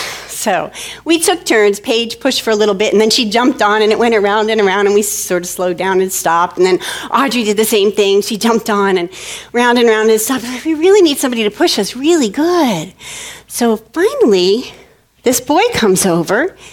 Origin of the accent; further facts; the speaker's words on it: North Bergen, New Jersey, United States; Well, I grew up in North Bergen, New Jersey. It was a very urban community right across the river from New York City